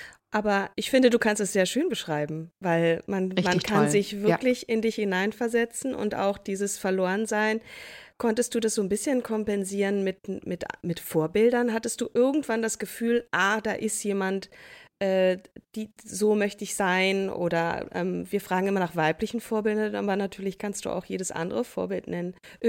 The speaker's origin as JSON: {"language": "German", "country": "Germany", "said": "weil du wirst mich natürlich sofort als Piefke erkennen"}